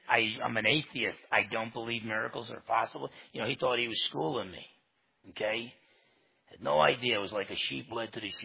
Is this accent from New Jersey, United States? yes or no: yes; New Jersey, United States; And I'm from New Jersey. I'm paranoid.